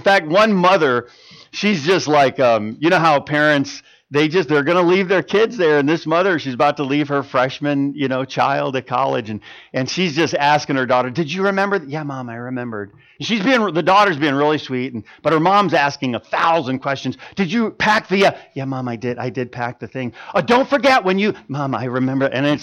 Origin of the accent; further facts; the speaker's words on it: Pensacola, Florida, United States; Well, I'm from Pensacola, Florida.